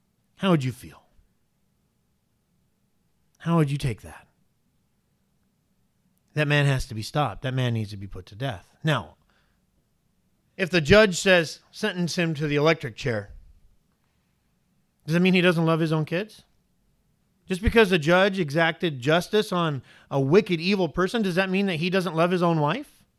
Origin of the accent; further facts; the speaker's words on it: United States; No, let them think I'm Canadian or something. Don't let them think and I'm from the States.